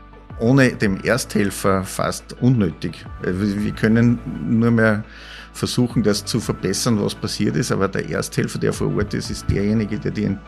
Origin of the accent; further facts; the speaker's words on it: Linz, Upper Austria, Austria; beim Roten Kreuz in Linz Stadt als gebürtiger Linzer begonnen habe mit der Sanitäterausbildung